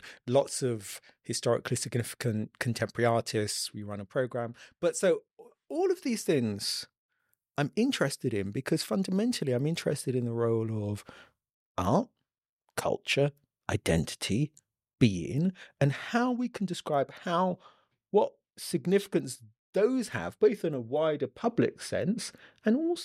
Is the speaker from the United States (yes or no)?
no; United Kingdom; also born or lived in Ghana; I grew up in Britain, but I also spent a couple of years when I was a small child, I think maybe from about, let's say about 2 or so till 5, my family went back to Ghana, where, you know, my parents came from. I lived in Ghana for a few years.